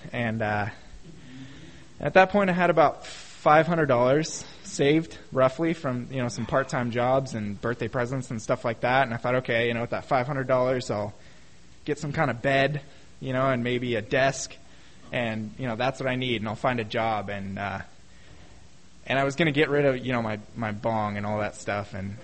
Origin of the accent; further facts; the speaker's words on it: Redding, California, United States; I grew up in Redding in Northern California